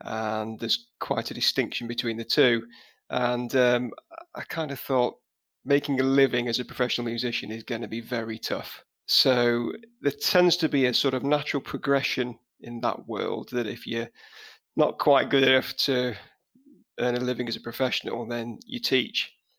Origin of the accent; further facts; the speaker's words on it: Nottingham, East Midlands, United Kingdom; I grew up in Nottingham. My family is still down there.